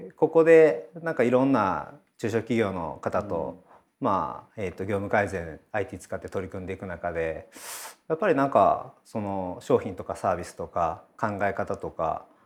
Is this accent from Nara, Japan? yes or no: yes; Nara, Japan; moved away as an adult; now in Ise, Japan; 僕はもともと奈良県出身で、